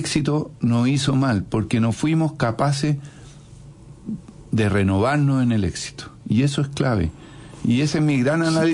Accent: Antofagasta, Chile; yo soy de Antofagasta, esa es mi tierra, ahí conozco.

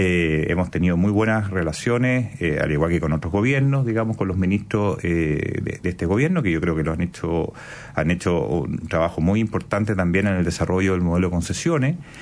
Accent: Chile; y como chileno, muy gratamente, que se ve que el modelo chileno está muy consolidado

